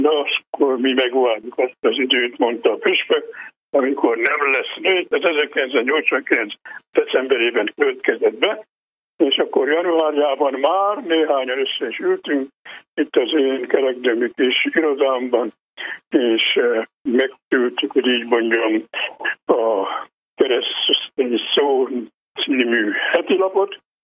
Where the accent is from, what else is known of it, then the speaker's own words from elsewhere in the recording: Farkasfa, Vas, Hungary; az elmúlt évek során az én szülőfalunkban Farkasfakán is felállítottak itt trianoni emlékművet